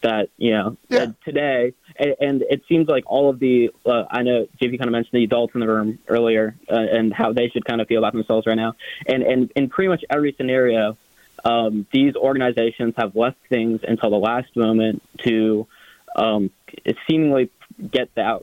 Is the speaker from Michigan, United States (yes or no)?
no; Maryland, United States; I mean, I'm from Maryland, so